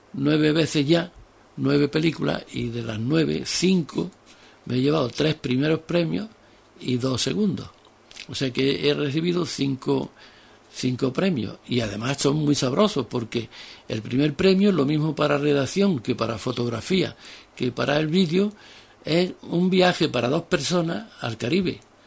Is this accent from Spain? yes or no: yes; Spain; sentir también como español cuando gana o lamentar cuando pierde nuestro equipo.